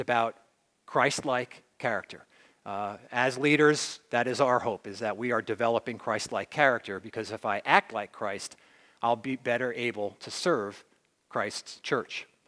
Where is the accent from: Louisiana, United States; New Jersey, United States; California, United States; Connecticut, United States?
New Jersey, United States; when I grew up in Jersey, there was a lottery called Pick 6.